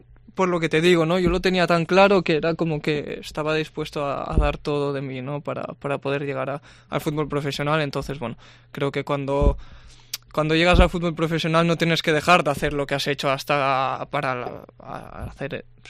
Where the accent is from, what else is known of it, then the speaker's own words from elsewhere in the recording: La Seu d'Urgell, Catalonia, Spain; also born or lived in Lleida / Girona; yo nací en Lleida, ¿no? Entonces, bueno, a los dos años por ahí, sí. Ya sé que me fui a la Seu d'Urgell. Y nada, pasé ahí pues hasta 16 años